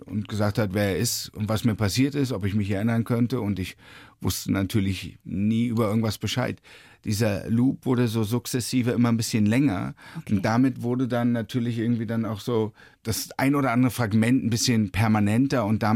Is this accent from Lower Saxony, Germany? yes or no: no; Berlin, Germany; Na, ich bin ja in Ost-Berlin groß geworden